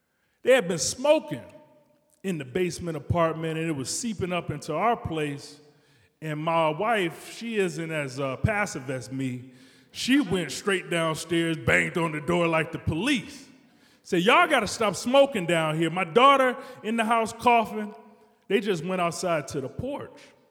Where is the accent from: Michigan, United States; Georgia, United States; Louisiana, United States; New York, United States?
Michigan, United States; Detroit; I grew up in Detroit in the 80s, crack era.